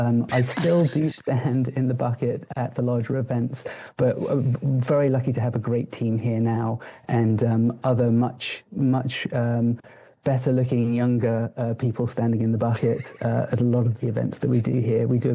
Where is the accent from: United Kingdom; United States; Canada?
United Kingdom; England; I'm originally from England